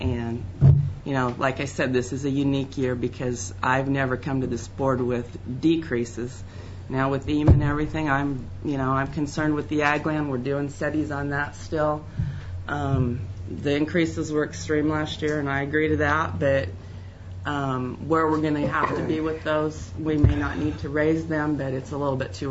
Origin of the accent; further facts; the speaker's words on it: Wymore, Nebraska, United States; Wymore is my hometown.